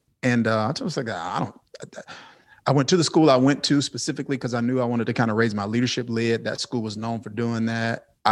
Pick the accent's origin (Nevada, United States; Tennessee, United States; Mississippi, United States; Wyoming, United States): Mississippi, United States; Kilmichael; I come from Kilmichael, Mississippi. And that's a town of 630 something people. My high school graduating class was 30 something people.